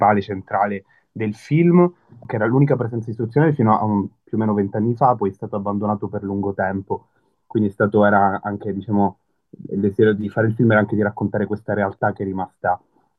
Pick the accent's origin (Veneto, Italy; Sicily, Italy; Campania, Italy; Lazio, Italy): Sicily, Italy; Palermo; Da palermitano per me questo è stato un quartiere che comunque ho conosciuto abbastanza